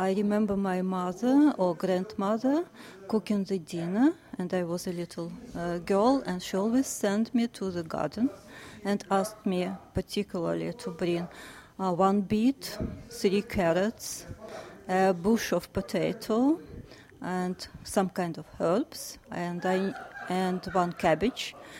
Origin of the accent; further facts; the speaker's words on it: Krasnodar Krai, Russia; English is a second language; now in New York City, United States; In 1960s, I grew up on the River Kubань. It's the south part of Russia, very close to the border with Armenia, Georgia, Chechnya. It's very agricultural area.